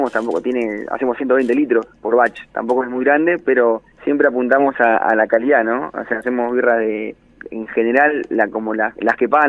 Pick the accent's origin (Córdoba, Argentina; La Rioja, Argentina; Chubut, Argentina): Chubut, Argentina; Puerto Madryn; nosotros nacimos en Puerto Madryn, somos acá.